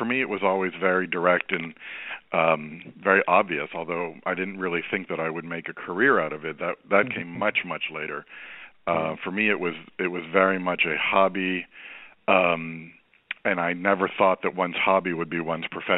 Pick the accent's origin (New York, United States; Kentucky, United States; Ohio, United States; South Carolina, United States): Ohio, United States; born there; My parents emigrated in the 60s. They both came here to finish their education. I was born in Ohio in the early 70s.